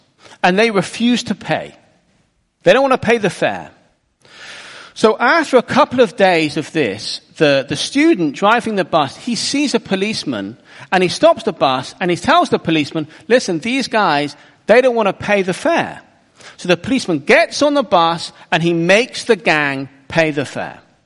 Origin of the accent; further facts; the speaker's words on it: United Kingdom; because I'm British, and we just apologize.